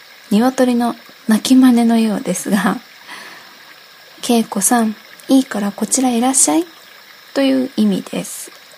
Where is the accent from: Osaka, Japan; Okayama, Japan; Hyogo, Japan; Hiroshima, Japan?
Okayama, Japan; 私岡山生まれの岡山育ちなのですが、両親が岡山の人でなかったためと、岡山の方言を愛せていないために、方言よくわからなくて調べてみました。